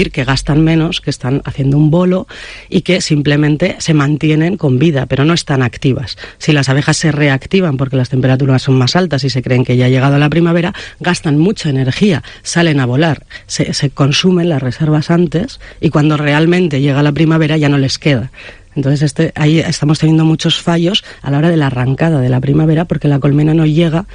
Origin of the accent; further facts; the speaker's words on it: Huesca, Aragon, Spain; yo en concreto vengo de Huesca